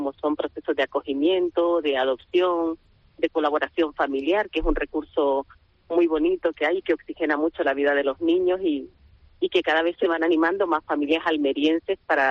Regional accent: Nicaragua; moved away as an adult; Sí, bueno, pues yo soy nicaragüense y cuando tenía 18 años

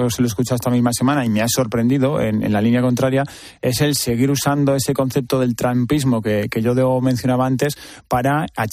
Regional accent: Madrid, Community of Madrid, Spain; como soy madrileño y llevo aquí toda la vida

